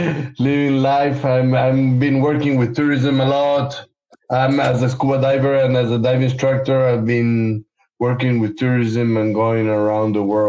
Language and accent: English; Ecuador; now in Chile; I'm from Ecuador. I was born in Ecuador. And I'm currently living in Chile.